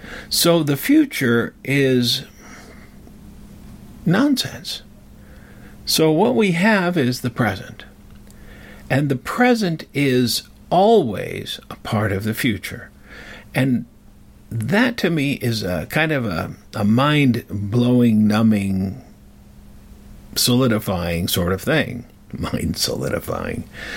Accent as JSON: {"language": "English", "region": "England", "country": "United Kingdom", "tie": "born there", "said": "I was born in England, so rightfully so."}